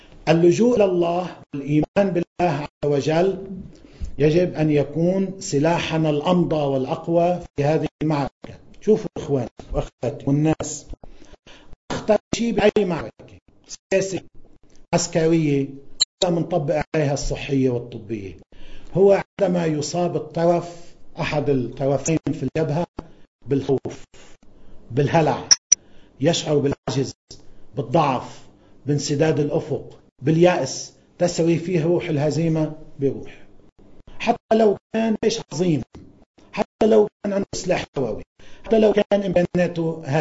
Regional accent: Lebanon; أنا كمواطن لبناني

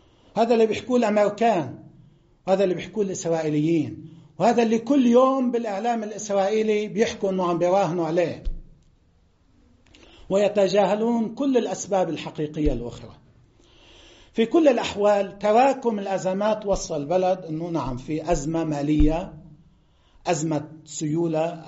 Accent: Lebanon; عندنا في لبنان

